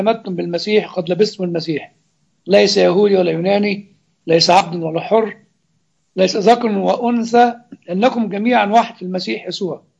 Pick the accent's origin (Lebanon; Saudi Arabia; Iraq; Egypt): Egypt; يعني زمان كان عندنا في مصر رتبة بيه ورتبة باشا، رتبة شرفية